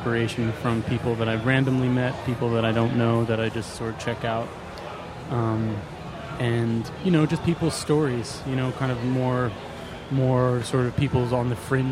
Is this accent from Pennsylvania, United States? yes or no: yes; Philadelphia, Pennsylvania, United States; now in New York City, United States; I live in New York City. I've been living there for a while, but originally Philadelphia.